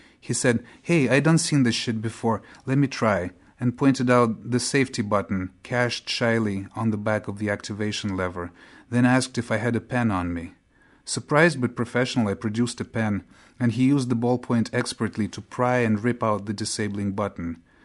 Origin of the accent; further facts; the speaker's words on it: Chisinau, Chișinău, Moldova; also born or lived in Moscow, Russia; between the ages of 3 and 7, we lived in this really strange house in Chisinau, Moldova. I was born in Moscow, but when I was little, we moved to Moldova.